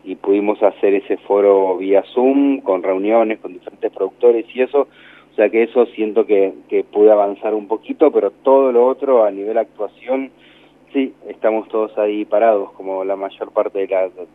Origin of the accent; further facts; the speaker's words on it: Marcos Juárez, Córdoba, Argentina; Soy de Marcos Juárez, que es realmente un pueblo de 30.000 habitantes